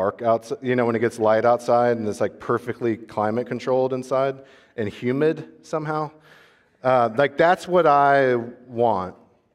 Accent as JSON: {"language": "English", "region": "Florida", "country": "United States", "tie": "born or raised there", "said": "I'm about to go on a pilgrimage back to where I grew up in South Florida, and I'm having a lot of memories."}